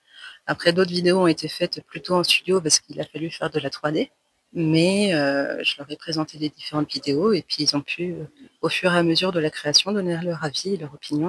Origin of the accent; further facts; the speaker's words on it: Chartres, Centre-Val de Loire, France; also born or lived in South Korea; je suis artiste pluridisciplinaire et je viens de Chartres.